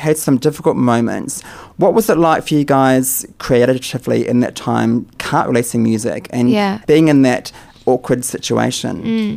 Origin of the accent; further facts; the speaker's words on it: New Zealand; I'm from New Zealand